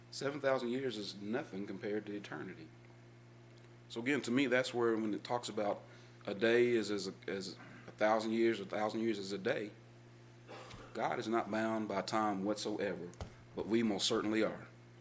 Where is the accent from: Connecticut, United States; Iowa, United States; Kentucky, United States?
Kentucky, United States; Louisville; when I grew up in church in Louisville